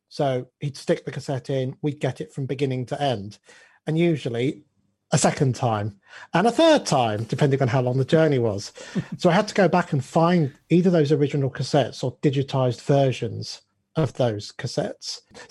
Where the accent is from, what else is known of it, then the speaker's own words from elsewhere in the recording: Cyprus; because of my cultural background, my family are from Cyprus, we're from the Turkish community